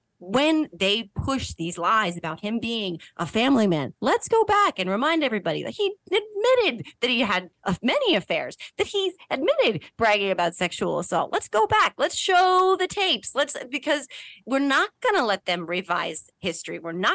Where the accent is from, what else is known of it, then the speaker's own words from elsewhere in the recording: New Jersey, United States; I am from New Jersey and I am a mom.